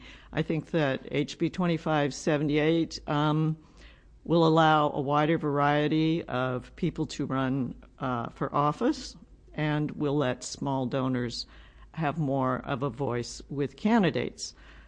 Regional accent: Portland, Oregon, United States; I'm from Portland. It's my first experience testifying before, in this building.

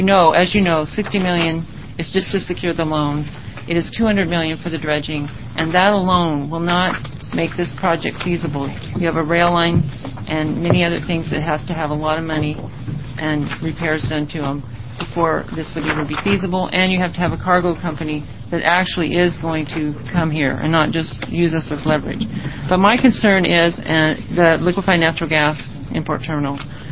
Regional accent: North Bend, United States; I was born and raised in North Bend. I've lived there my entire life.

